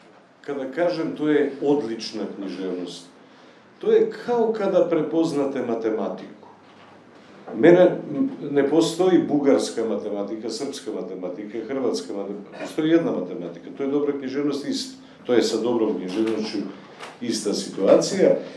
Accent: Kumanovo, Northeastern, North Macedonia; ja sam iz Kumanova.

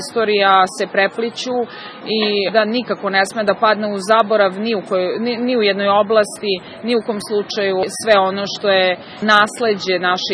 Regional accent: Kragujevac, Šumadija, Serbia; posvetim baš upravo mom rodnom gradu, Kragujevcu

